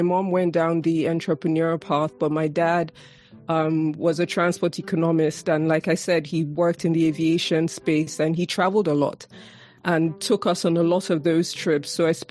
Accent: Lagos, Nigeria; So I'm from the eastern part of Nigeria, but I was born and raised in Lagos, which is in the West for people who don't know Nigeria.

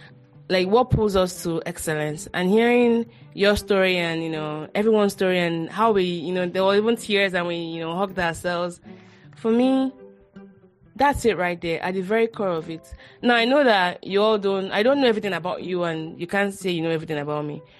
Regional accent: Nigeria; Growing up in Nigeria, one thing I learned quickly was the importance of power.

